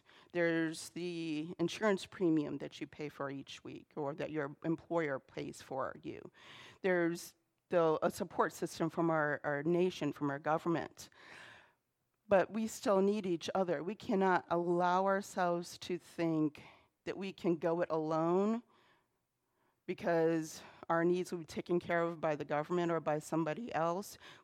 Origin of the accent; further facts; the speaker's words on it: Pennsylvania, United States; Even though I went to church in Elmira, I grew up in Pennsylvania. In the northern part of Pennsylvania, there's a tier of counties, and we called ourselves the Northern Tier.